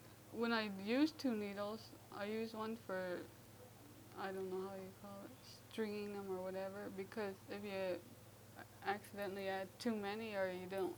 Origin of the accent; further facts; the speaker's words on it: Sarnia, Ontario, Canada; born there; now in Walpole Island, Canada; I was born in Sarnia, and I live on Walpole Island, and I'm 29 years old.